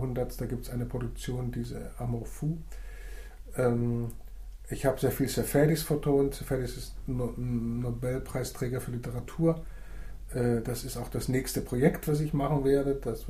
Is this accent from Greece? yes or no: yes; Greece; now in Germany; griechischer Staatsbürger mit griechischem Pass und griechischem Personalausweis und zahle aber meine Steuern in Deutschland.